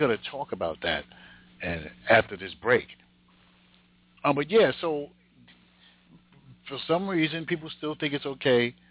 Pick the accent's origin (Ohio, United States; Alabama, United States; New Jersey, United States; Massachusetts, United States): New Jersey, United States; Jersey City; I mean, I grew up in Jersey City, born and raised in Jersey City.